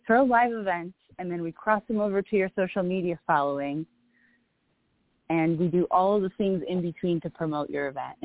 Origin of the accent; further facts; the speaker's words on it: Poland; I'm originally from Poland.